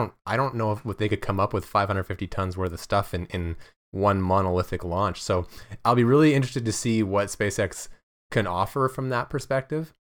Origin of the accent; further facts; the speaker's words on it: Canada; I'm Canadian